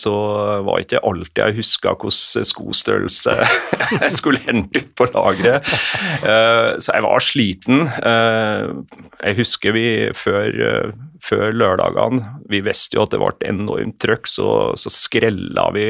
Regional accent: Grong, Trøndelag, Norway; når jeg vokste opp i Grong i Nord-Trøndelag.

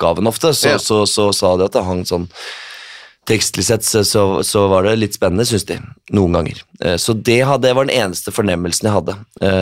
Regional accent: Skien, Telemark, Norway; Hjemme i Skien der.

